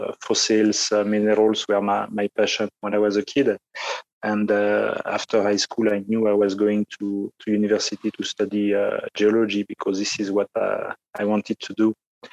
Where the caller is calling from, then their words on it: Mozambique; Right now I'm in Mozambique.